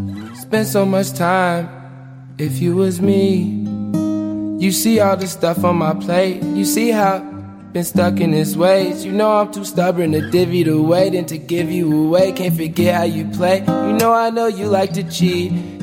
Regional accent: Chicago, Illinois, United States; not to throw Chicago under the bus, because this is my hometown and I love it to pieces

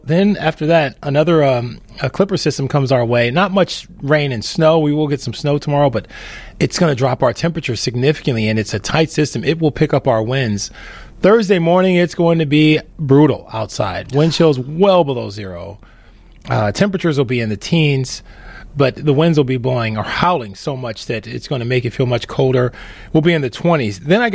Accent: Cleveland, Ohio, United States; also born or lived in Pittsburgh; I lived in Pittsburgh for 8 years, and I'm from Cleveland.

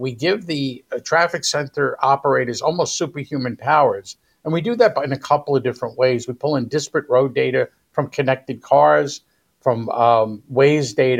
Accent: New York City, New York, United States; Originally from New York City.

